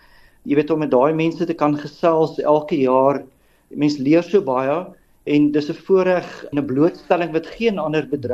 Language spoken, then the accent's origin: Afrikaans; Potchefstroom, North West, South Africa; Ek het op Potchefstroom groot geword, op Hoër Volksskool Potchefstroom skool gegaan en ek het ook daar gestudeer.